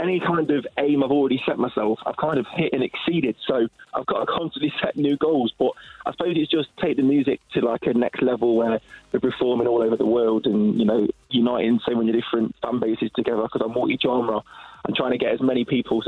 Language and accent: English; Midlands, United Kingdom; because I'm from the Midlands, I get a lot of strong support around there